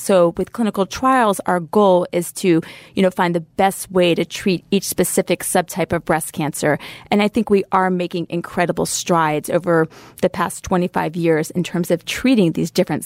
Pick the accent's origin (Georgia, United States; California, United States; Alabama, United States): Georgia, United States; Savannah; So I grew up in Savannah, Georgia, and my father is an internist.